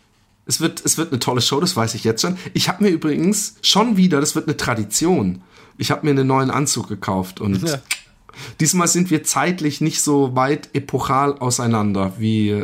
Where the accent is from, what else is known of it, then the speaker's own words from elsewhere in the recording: Mannheim, Baden-Württemberg, Germany; Wir sind aus dem Raum Mannheim, Heidelberg, Süddeutschland.